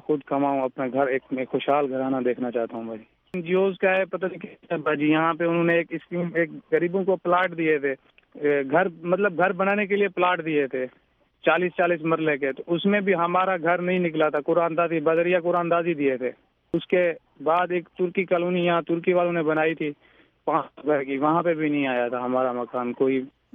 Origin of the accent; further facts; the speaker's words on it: Rajanpur, Punjab, Pakistan; اور میرا تعلق ضلع راجن پور پنجاب پاکستان سے ہے. میں غریب گھرانے سے تعلق رکھتا ہوں